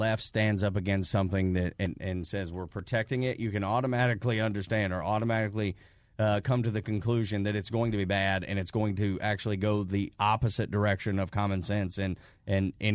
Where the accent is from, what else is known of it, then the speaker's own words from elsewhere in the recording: Georgia, United States; I grew up in Northwest Georgia, so people think I think backwards all the time, right?